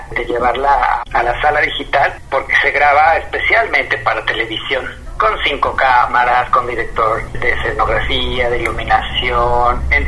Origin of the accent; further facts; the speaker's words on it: Guadalajara, Jalisco, Mexico; soy originario acá de Guadalajara.